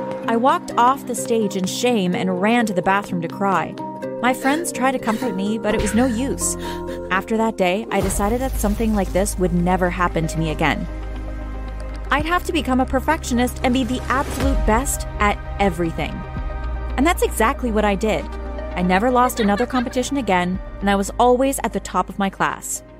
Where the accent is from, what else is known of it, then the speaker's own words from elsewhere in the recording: Los Angeles, California, United States; I'm from Los Angeles.